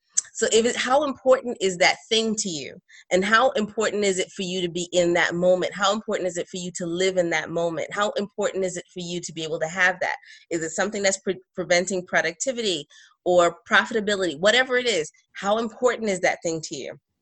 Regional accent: Brooklyn, New York, United States; although I'm Trinidadian, I grew up in Brooklyn.

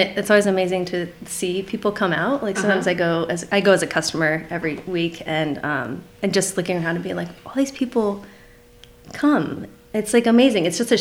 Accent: Prescott, Arizona, United States; also born or lived in Oregon / Tucson; So I was born and raised here in Prescott.

